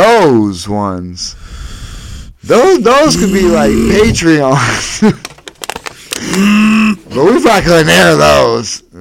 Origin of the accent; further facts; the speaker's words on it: Erie, Pennsylvania, United States; accent: Erie; I know I'm from Erie.